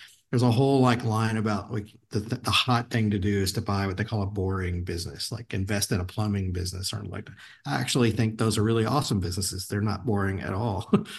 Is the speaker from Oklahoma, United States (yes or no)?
no; New Orleans, Louisiana, United States; I grew up in New Orleans. Like, I'm a coffee guy.